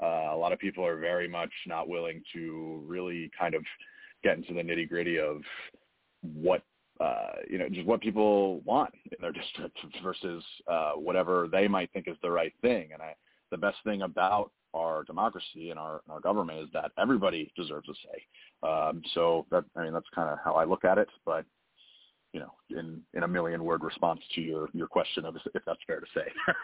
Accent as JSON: {"language": "English", "town": "Wall Township", "region": "New Jersey", "country": "United States", "tie": "born or raised there", "said": "I was raised in this district since I was very, very young. I grew up in Wall Township."}